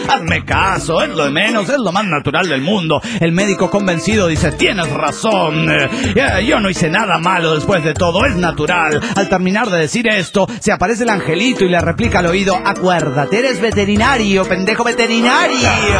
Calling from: Cochabamba, Bolivia; de Cochabamba, Bolivia.

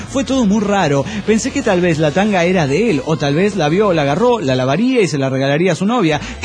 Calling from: Villahermosa, Tabasco, Mexico; de Villahermosa, Tabasco, México.

